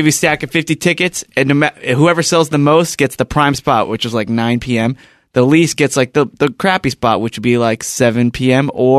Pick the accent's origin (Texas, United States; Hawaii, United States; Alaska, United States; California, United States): California, United States; Long Beach; D Piazza's in Long Beach, my hometown venue.